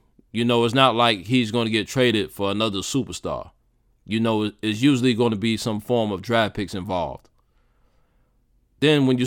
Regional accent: New York, United States; Now, I'm from New York. I'm not a Knicks fan. I'm a Chicago Bulls fan.

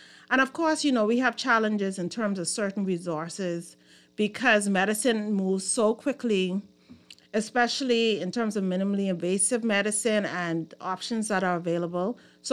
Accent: Fox Hill, New Providence, Bahamas; I am a true daughter of the Bahamian soil. True, true daughter. I grew up in Fox Hill, the great community of Fox Hill.

